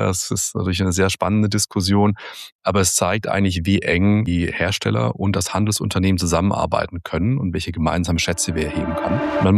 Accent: Heilbronn, Baden-Württemberg, Germany; in meiner Heimatstadt Heilbronn

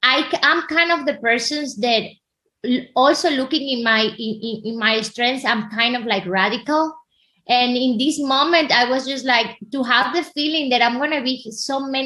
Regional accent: Venezuela; I'm originally from Venezuela, you know

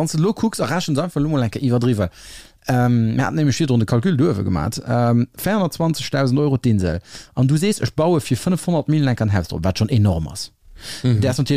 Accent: Italy; ich bin Italiener.

